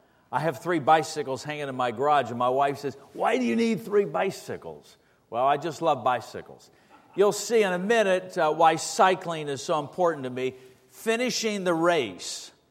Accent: Hershey, Pennsylvania, United States; I was born in Hershey, Pennsylvania, grew up in a dairy farm as a kid, trusted Christ as a six-year-old kid.

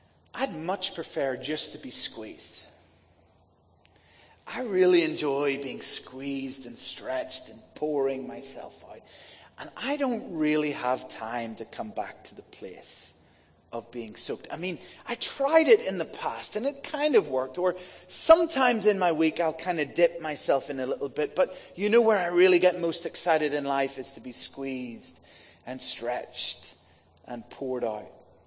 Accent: Ireland; And I said, yes, I'm from Ireland.

